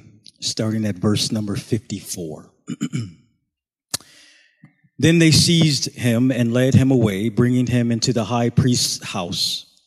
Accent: Buffalo, New York, United States; I grew up in Buffalo, and one of my best friends growing up was a boy

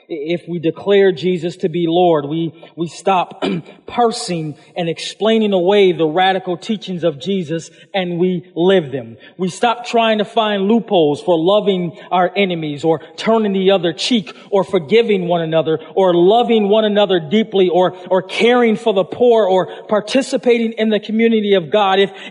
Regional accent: Buffalo, New York, United States; You know, I'm African American, I'm from Buffalo, I'm a Bills fan, I work at TS Tech

